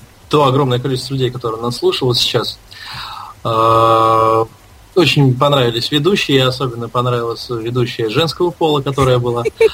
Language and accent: Russian; Moscow, Russia; Ну я же из Москвы, конечно.